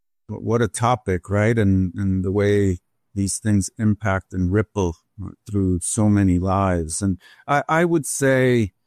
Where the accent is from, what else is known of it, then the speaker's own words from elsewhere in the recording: New York City, New York, United States; So even though I grew up in New York City, that was certainly part of my upbringing.